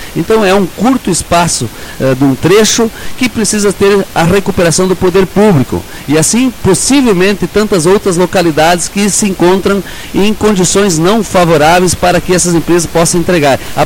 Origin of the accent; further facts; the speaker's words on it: Rincão do Espraiado, Brazil; eu sou do Rincão do Espraiado, né?